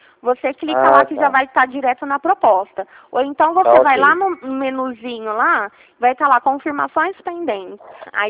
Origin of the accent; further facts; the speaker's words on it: Ribeirão Preto, São Paulo, Brazil; Eu sou daqui de Ribeirão Preto